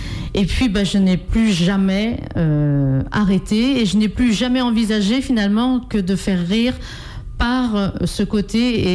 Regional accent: Sallertaine, Pays de la Loire, France; Alors, moi, je suis native de Salertaine.

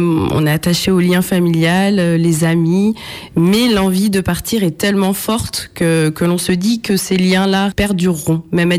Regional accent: Challans, Pays de la Loire, France; j'ai grandi à Challans et je suis contente.

